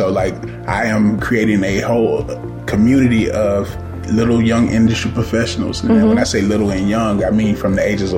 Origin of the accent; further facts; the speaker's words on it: Quincy, Florida, United States; I'm from Quincy, Florida, very small town right outside of Tallahassee, which is the Florida's capital. Grew up in the 80s.